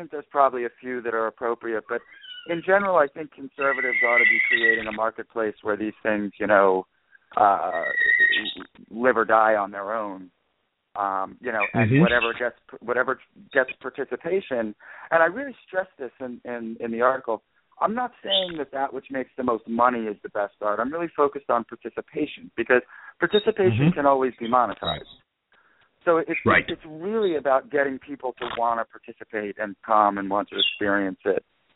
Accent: New York, United States; even though I'm from New York here, I don't want to tread

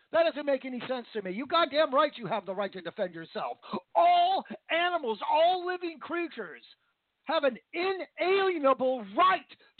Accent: Vancouver, Washington, United States; I grew up in Vancouver, Washington, and Portland always hated it.

